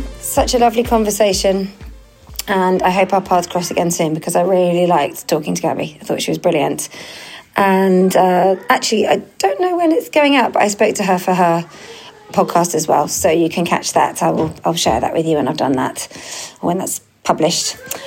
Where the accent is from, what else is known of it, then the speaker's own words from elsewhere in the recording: United Kingdom; I think I'm very British and I'm very good at dealing with the kind of like pootling along.